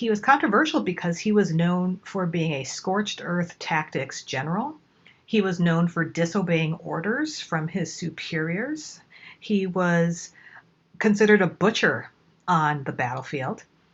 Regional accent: United States; growing up in the United States as a kid in the 70s and the 80s

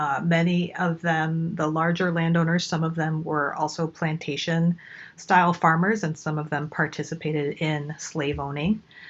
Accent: United States; growing up in the United States as a kid in the 70s and the 80s

